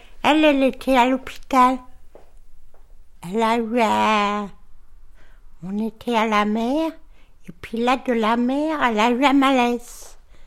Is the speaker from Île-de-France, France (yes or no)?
no; Roubaix, Hauts-de-France, France; born there; je suis née à Roubaix et ma date de naissance est en 1950, le 26 septembre.